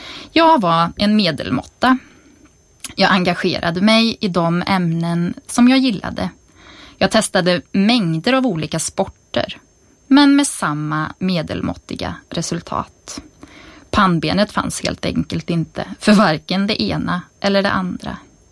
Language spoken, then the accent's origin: Swedish; Skultorp, Västra Götaland County, Sweden; Född och uppvuxen är jag i Skultorp, som yngsta dottern till fantastiska föräldrar med två exemplariska syskon.